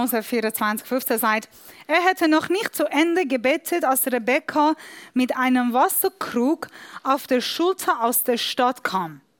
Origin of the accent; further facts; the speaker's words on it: Iran; German is a second language; Alle, die mich nicht kennen, ich bin Iranerin